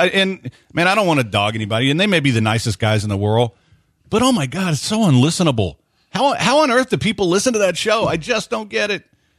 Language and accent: English; United States; I would move to New Zealand, but they wouldn't let me in. Because I'm American.